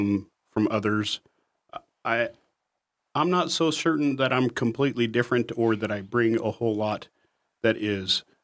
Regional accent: Alaska, United States; I come from a construction background, born and raised in Alaska, down on the Kenai Peninsula.

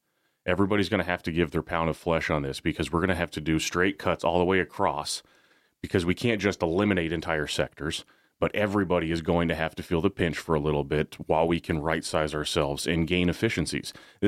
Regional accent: Anchor Point, Alaska, United States; I grew up in Anchor Point, had the opportunity to go play football in the Big Ten in Chicago.

